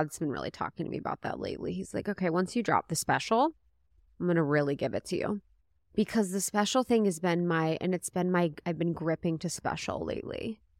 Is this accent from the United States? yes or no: yes; United States; Yeah, I'm American.